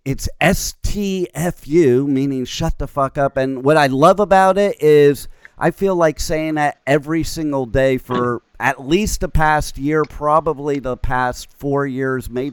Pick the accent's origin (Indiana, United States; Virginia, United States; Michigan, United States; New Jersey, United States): New Jersey, United States; also born or lived in California; now in Florida, United States; I live in Florida right now. I'm originally from Jersey, and I went to high school and part of college in California. So I'm from all three places.